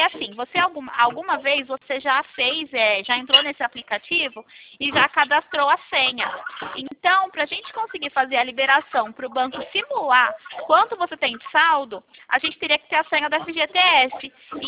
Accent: São Paulo, Brazil; porque meu DDD, Clébio, é 16. É porque eu sou aqui do interior de São Paulo

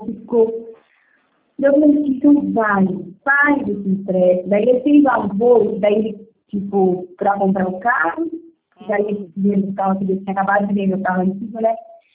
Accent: Votorantim, São Paulo, Brazil; Não, eu sou de Votorantim

